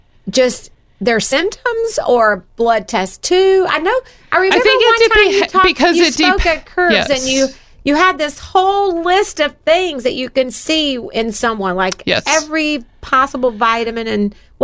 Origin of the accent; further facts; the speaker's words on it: Alabama, United States; I'm from Alabama. Everybody drinks sweet tea.